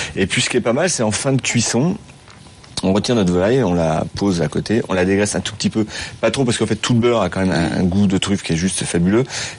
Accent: Centre-Val de Loire, France; c'est ça le terroir, mais c'est moi je suis de Touraine

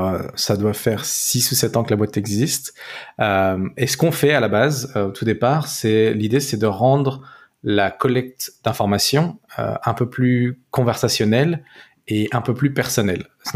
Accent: Barcelona, Catalonia, Spain; notre originalité, c'est de dire qu'on est de Barcelone

